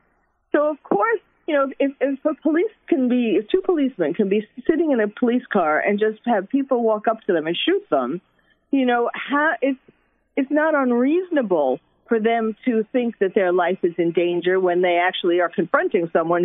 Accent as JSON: {"language": "English", "region": "New York", "country": "United States", "tie": "born or raised there", "said": "especially I'm from New York, and I'm born and bred"}